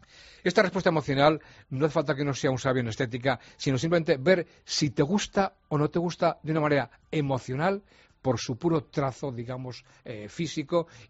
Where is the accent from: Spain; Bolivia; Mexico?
Spain; Valladolid, Castile and León; yo soy de Valladolid, como sabes